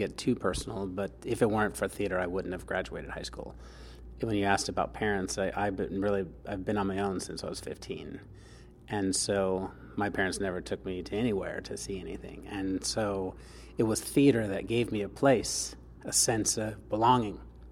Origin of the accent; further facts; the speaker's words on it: Detroit, Michigan, United States; I believe I was in 10th grade, and I'm originally from the Detroit area.